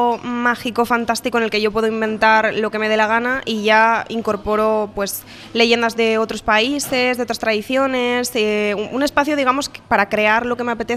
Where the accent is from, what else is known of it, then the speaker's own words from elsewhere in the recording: Avilés, Asturias, Spain; Yo que me crié en Avilés, que es un lugar en el que la presencia del asturiano es algo menor que en otros lugares como pueden ser las cuencas o otras zonas de Asturias